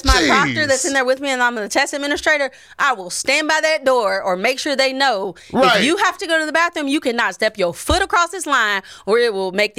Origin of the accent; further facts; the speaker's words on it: Tennessee, United States; I grew up in Tennessee. That's what I'm saying. I grew up in Tennessee. I remembered having TCAP.